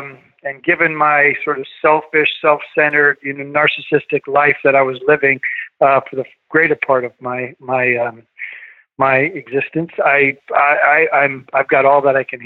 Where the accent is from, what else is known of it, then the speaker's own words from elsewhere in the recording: California, United States; I'm from Northern California.